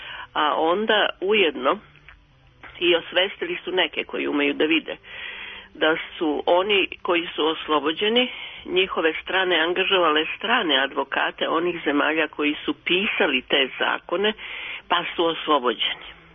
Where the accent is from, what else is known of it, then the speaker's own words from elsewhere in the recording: Serbia; born there; ja sam rođena u Srbiji, od majke koja je rođena u Srbiji i otacu, znači ja sam Srpkinja. Sa dvojnim državljanstvom do duše